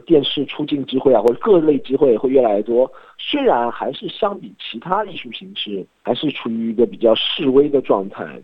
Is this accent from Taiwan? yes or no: no; China; now in Australia; 作为一个华人或者中国人